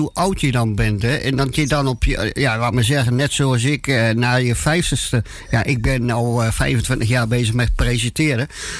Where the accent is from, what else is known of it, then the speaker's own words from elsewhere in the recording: Drenthe, Netherlands; accent: Drents; Maar ja, je kunt het beter als ik met mijn Drentse accent.